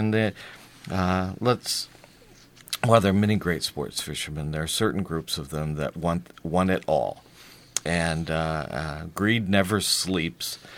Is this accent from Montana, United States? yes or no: no; Indiana, United States; that is exactly like the small farmers that I grew up with in Indiana.